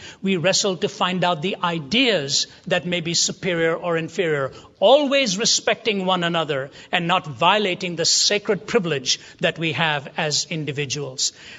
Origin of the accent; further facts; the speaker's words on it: India; I hail from India. My wife is from Canada. And therefore, in terms of reality, ours is a cross-cultural marriage.